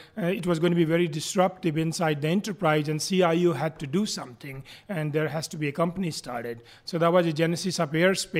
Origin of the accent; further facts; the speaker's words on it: Varanasi, Uttar Pradesh, India; moved away as an adult; now in United States; Very close to Varanasi, I have a village, and that's where I grew up. My father's a farmer